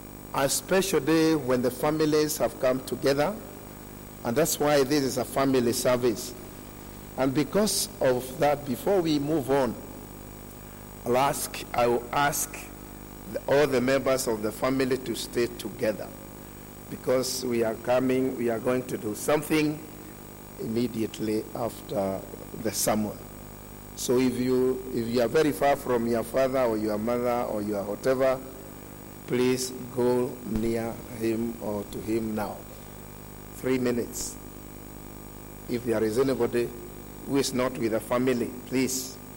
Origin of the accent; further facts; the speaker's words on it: Thika, Kiambu County, Kenya; I come from Thika. That's where my home is.